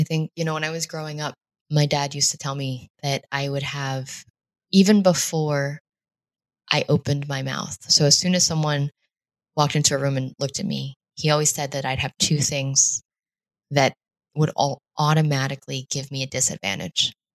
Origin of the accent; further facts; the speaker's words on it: United States; being an American and living in this country